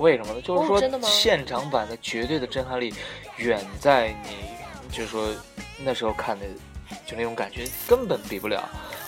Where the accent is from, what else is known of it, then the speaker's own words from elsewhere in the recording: Northeast China, China; also born or lived in Xi'an; 作为一个西安人其实蛮荣耀的，虽然我不是土生土长的西安人